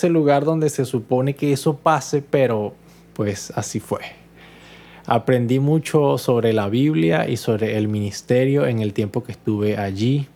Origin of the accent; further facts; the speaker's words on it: Barinas, Venezuela; aquí en Barinas, mi ciudad natal